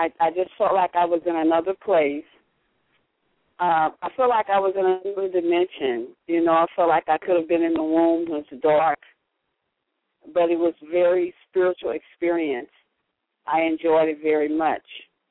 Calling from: Miami, Florida, United States; I'm calling from Miami.

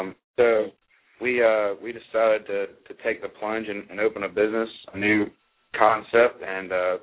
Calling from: Athens, Georgia, United States; I'm in our office here in Athens, Georgia, which is home of the University of Georgia, just east of Atlanta.

